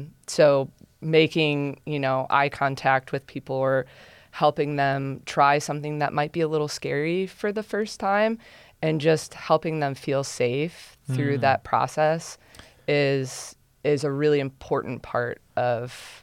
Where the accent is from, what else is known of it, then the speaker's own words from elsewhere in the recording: Ohio, United States; Yeah, I grew up in the Oak Openings region